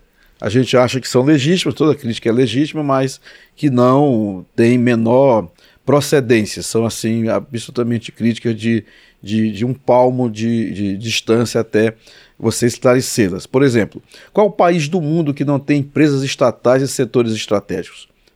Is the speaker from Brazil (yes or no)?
yes; Maranhão, Brazil; que eu refiro muito a Alcântara porque eu sou do Maranhão